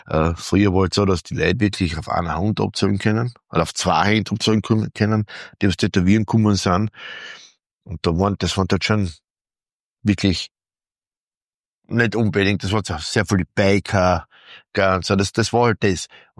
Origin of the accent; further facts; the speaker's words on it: Carinthia, Austria; Ja, wir sind aus Kärnten